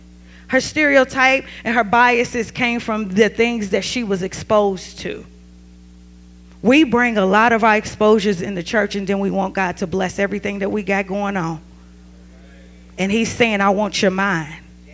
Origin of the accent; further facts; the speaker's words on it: Lexington, Kentucky, United States; And it's in my home state, Lexington, Kentucky